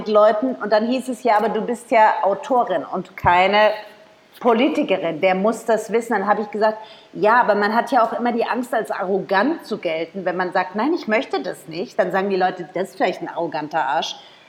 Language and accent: German; Frankfurt, Hesse, Germany; Frankfurter Mädchen.